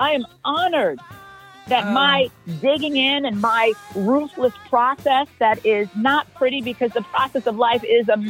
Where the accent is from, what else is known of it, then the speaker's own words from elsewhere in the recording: Bahamas; also born or lived in United States / Italy; I am from the Bahamas. I was educated in boarding schools in the northeastern part of the United States and Europe.